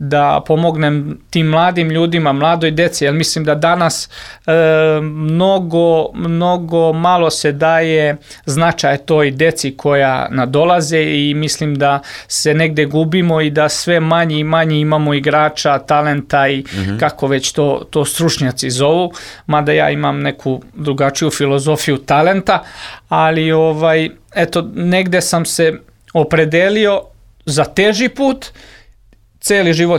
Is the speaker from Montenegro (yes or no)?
no; Loznica, Šumadija and Western Serbia, Serbia; jer sam maltene isto vremena proveo u Loznici i u radu.